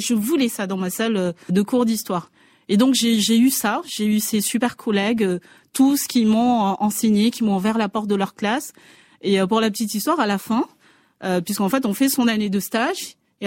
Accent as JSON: {"language": "French", "region": "Mayotte", "country": "France", "said": "Et là, je lui dis, je viens de Mayotte"}